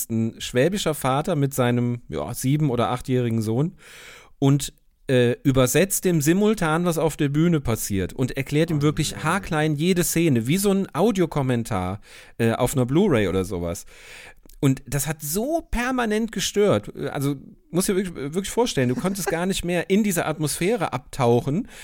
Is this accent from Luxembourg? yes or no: no; Turin, Piedmont, Italy; German is a second language; Nee, ich habe doch kaum Dialekt, oder? Und wir kommen aus Turin